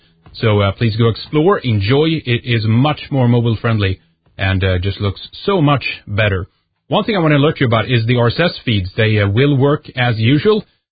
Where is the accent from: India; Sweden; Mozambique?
Sweden; English is a second language; from Sweden, and you're listening to Red Ice Radio.